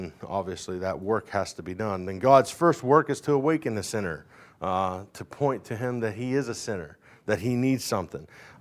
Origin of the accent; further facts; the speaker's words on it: United States; I'm American. Right? I ain't no German. I might have German in me, but I ain't German. Right? I'm American.